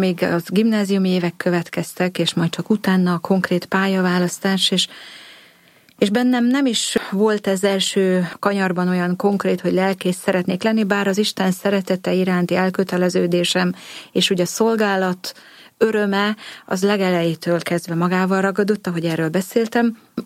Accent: Kunmadaras, Jász-Nagykun-Szolnok, Hungary; Vidéken történt ez Kunmadarason

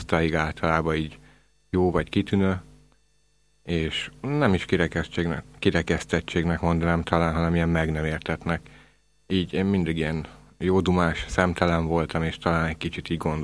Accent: Budapest, Hungary; now in Ráckeresztúr, Hungary; 34 éves múltam, Budapesten születtem, és ott is éltem. Ma fél éve vagyok Ráckeresztúron.

